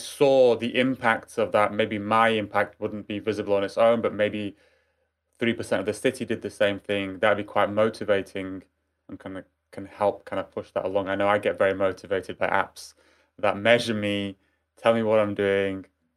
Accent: Manchester, North West England, United Kingdom; born there; I'm from Manchester, actually. That's where I was born.

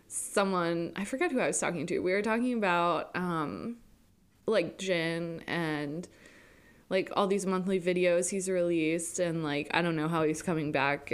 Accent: Pennsylvania, United States; I'm from Pennsylvania, which is where the groundhog is located, right?

